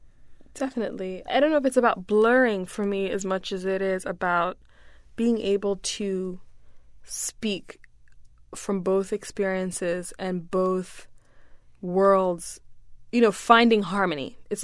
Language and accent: English; United States; also born or lived in Uganda / Rwanda; I'm East African, but I grew up in the States mostly